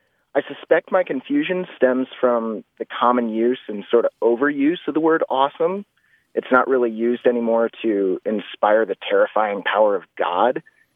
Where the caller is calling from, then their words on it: Bozeman, Montana, United States; I'm calling from Bozeman, Montana.